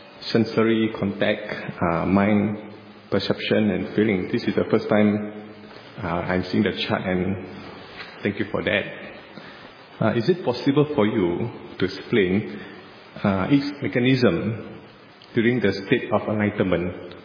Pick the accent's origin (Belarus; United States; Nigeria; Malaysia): Malaysia; I came from Malaysia.